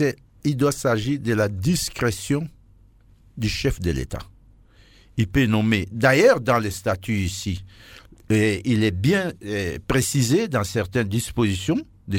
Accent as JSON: {"language": "French", "country": "DR Congo", "said": "que ce soit chez nous, en République démocratique du Congo"}